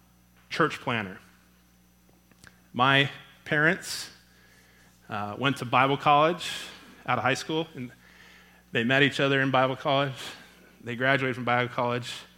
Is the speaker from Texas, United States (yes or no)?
yes; Texas, United States; also born or lived in California; So in 1978, we moved from California out to Texas, outside of Houston, and I grew up in Texas.